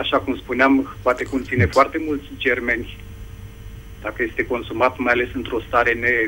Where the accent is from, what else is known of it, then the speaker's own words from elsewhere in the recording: Teleorman, Romania; din Telorman